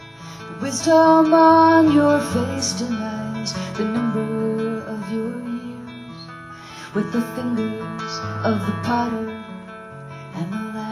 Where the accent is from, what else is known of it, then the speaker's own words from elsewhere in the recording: New York City, New York, United States; And so I'm from New York City.